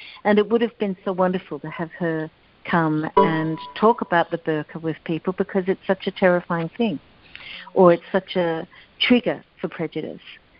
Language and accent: English; Australia; I'm sorry. I'm Australian. I'm not American.